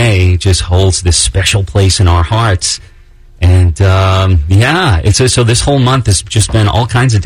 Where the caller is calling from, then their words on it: Melbourne, Florida, United States; I'm in sunny Melbourne, Florida.